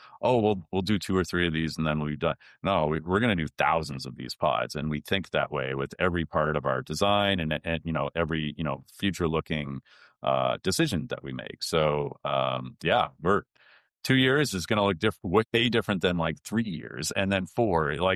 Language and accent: English; Loudoun, New Hampshire, United States; I grew up in Loudoun, New Hampshire. There's, like, not a 24/7 anywhere, right?